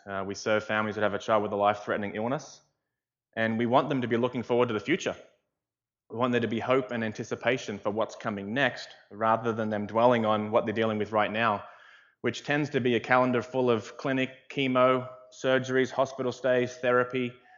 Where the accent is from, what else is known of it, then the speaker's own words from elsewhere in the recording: Australia; Yes, I am from Australia.